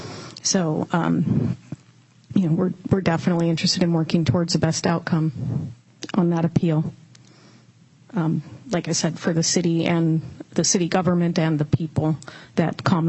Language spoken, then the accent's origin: English; Black Diamond, Washington, United States; now in Bellevue, United States; But I live in Bellevue, and I grew up in Black Diamond.